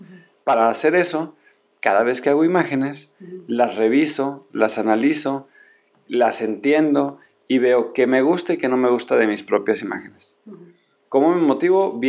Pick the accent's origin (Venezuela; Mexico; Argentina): Mexico; Sonora; En Sonora, yo soy de Sonora, les dicen fachosos